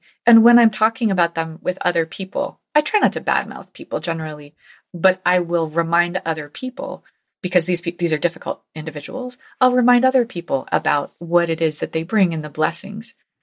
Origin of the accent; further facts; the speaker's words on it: New Haven, Connecticut, United States; I'll share a story that Gloria Steinem told when she came to New Haven, my hometown, a few years ago.